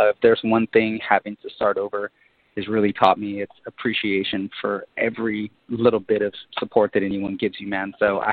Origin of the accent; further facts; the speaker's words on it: Texas, United States; I grew up in Texas, so it was Von Erichs